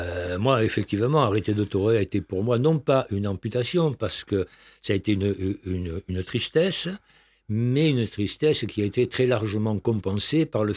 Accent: Auvergne-Rhône-Alpes, France; En fait, si on était exact, je ne devrais pas … puisque je suis auvergnat.

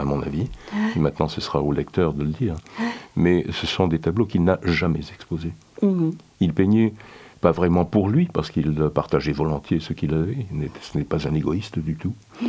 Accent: France; also born or lived in Madrid; je suis né donc à Madrid à l'âge de 3 mois et demi. Mes parents me ramènent en France.

